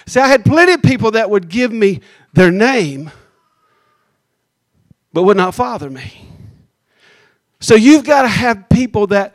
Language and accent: English; Anderson, South Carolina, United States; I grew up in Anderson, South Carolina, and I remember seeing on the square, the town square